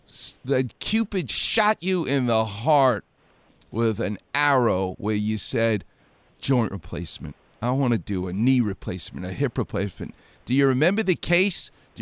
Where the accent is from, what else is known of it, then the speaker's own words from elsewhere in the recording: New York, United States; I'm like, what do I know? I'm coming from New York. This is UCLA.